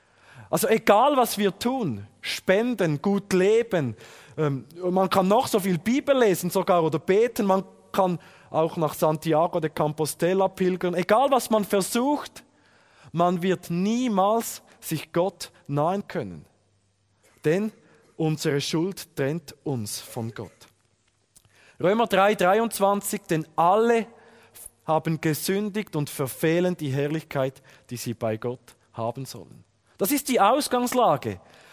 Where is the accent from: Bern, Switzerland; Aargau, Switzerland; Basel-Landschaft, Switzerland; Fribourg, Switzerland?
Fribourg, Switzerland; Aufgewachsen bin ich im Kanton Freiburg. Meine Verwandtschaft ist aus dem Kanton Thurgau. Es gibt einen wunderbaren Dialektgemisch und deshalb spreche ich Hochdeutsch.